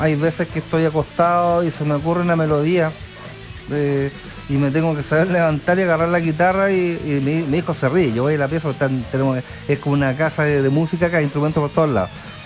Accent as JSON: {"language": "Spanish", "country": "Chile", "said": "Como buen chileno, bueno para la chicha."}